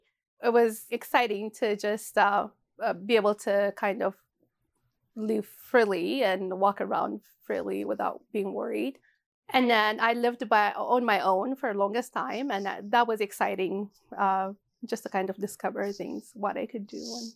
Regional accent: Ethiopia; Originally, I'm from Ethiopia.

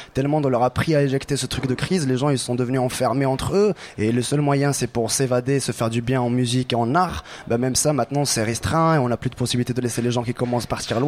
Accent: Morocco; vu moi que je suis marocain

